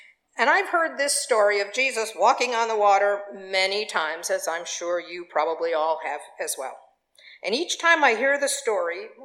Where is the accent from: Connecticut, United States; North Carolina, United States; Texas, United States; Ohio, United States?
Connecticut, United States; Southbury; I grew up here in Southbury, and our home was on Lake Soar.